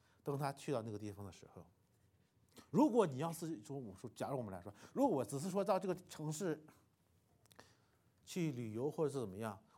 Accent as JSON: {"language": "Chinese", "region": "Shanxi", "country": "China", "tie": "born or raised there", "said": "因为我信主是在中国那个四川，但是我那个时候的我老家是山西的，所以我信主之后呢，因为工作的一些的原因呢，我又回到了我们老家山西"}